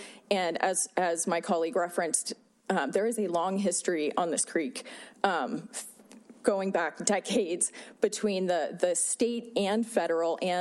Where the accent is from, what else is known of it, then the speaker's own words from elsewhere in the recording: Reno, Nevada, United States; And I'm born and raised in Reno. And growing up, we had slot machines in our grocery stores.